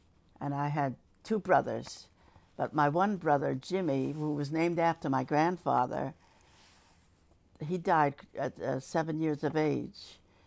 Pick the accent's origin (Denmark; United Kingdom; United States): United Kingdom; Scotland; remember I was born in Willowbrae Road. And but I went to school in Abbey Hill.